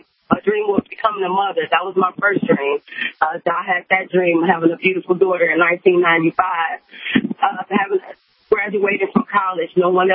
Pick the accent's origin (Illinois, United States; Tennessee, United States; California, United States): Illinois, United States; Chicago; by me growing up in Chicago, okay, whatever we see, that's whatever we think about is what we're going to see. And where I come from is very rough. These are fear streets out here.